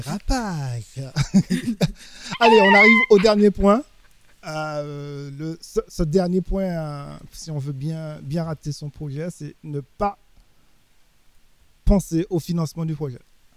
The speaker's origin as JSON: {"language": "French", "country": "France", "said": "Nous, on est des Français en France, nous."}